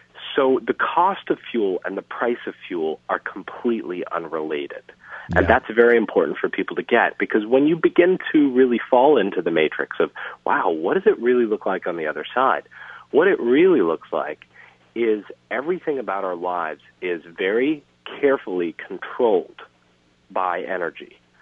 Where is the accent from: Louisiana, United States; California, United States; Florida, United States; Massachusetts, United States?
Louisiana, United States; It starts with my personal history of growing up in Louisiana, watching members of my family get sick, and some of them die from pollution from the oil refineries there.